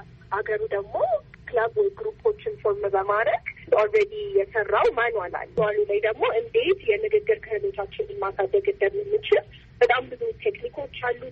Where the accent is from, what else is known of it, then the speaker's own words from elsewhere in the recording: Addis Ababa, Ethiopia; የአዲስ አበባ ነው በዚህ ያደግኩት።